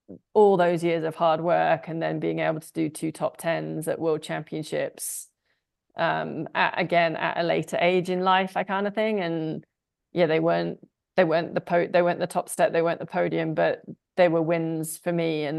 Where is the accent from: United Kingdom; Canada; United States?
United Kingdom; we're both British and we're both awkwardly British